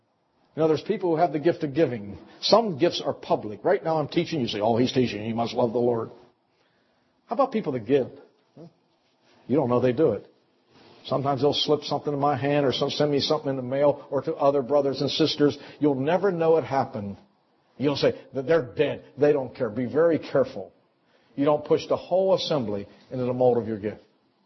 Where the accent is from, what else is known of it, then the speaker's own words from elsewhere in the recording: Pittsburgh, Pennsylvania, United States; I was raised in Pittsburgh, but that's all I'll say.